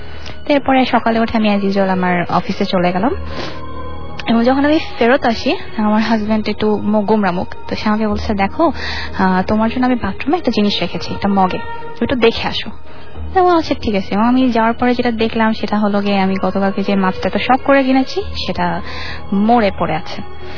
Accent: Auliyabad, Dhaka Division, Bangladesh; আমার গ্রামের বাড়ি হচ্ছে ঢাকা জেলার দোহার থানার আউলিয়াবাদ গ্রামে। আমার মা বাবা যেহেতু কাজিন ছিলেন, সো তাদের গ্রামের বাড়ি পাশাপাশি, মানে একটা হচ্ছে আউলিয়াবাদ আর একটা হচ্ছে মহাবতপুর।

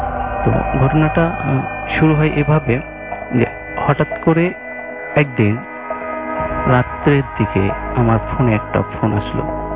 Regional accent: Chapainawabganj, Rajshahi Division, Bangladesh; now in Dhaka, Bangladesh; আমার home district Chapainawabganj যেটাকে বলে, আমার হোম ডিস্ট্রিক্ট চাঁপাইনবাবগঞ্জ।

